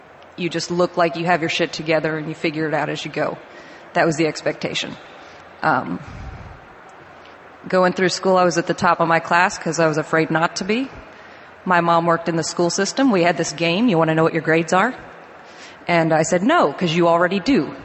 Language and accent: English; Maryland, United States; So, like you said, I'm in the Navy. I grew up in Western Maryland.